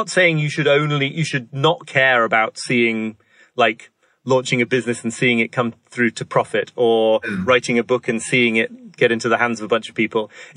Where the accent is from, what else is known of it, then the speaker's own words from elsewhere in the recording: York, Yorkshire and the Humber, United Kingdom; I grew up in York in the north of England, where there's a very beautiful, huge old cathedral called York Minster.